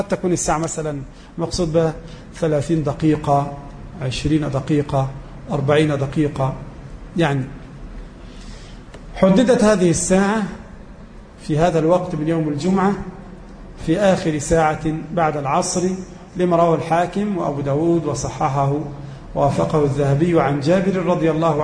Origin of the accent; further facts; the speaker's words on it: Egypt; مثلا عندنا في مصر 10,000 مسجد